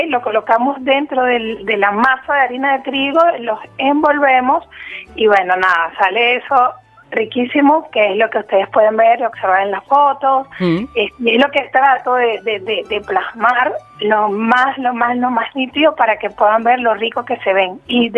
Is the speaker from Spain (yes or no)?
no; Venezuela; moved away as an adult; now in Argentina; llegué a Argentina hace exactamente 4 meses y medio, y me vine de Venezuela por conseguir o encontrar un sueño